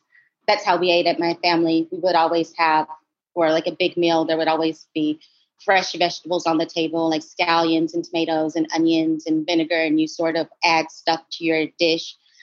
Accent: Louisville, Kentucky, United States; but I think maybe because where I'm from Louisville, a lot of times the food kind of feels more pan-Southern than anything.

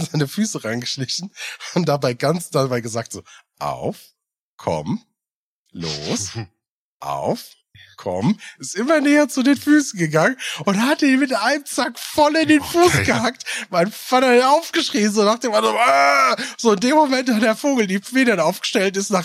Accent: Hesse, Germany; ich komme ja aus dem Rhein-Main-Gebiet

